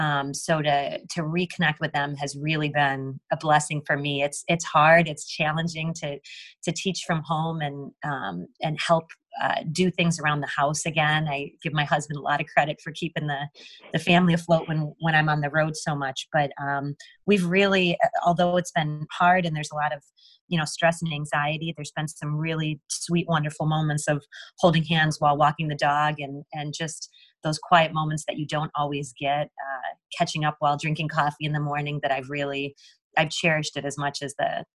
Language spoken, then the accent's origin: English; Midwest, United States; being a Midwesterner for me, having grown up and played in this area.